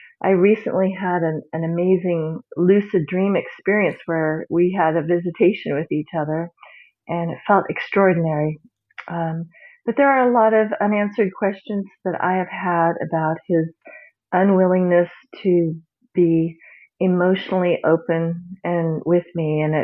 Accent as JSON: {"language": "English", "town": "Chico", "region": "California", "country": "United States", "said": "Hi, Marie. … I'm from Chico, California."}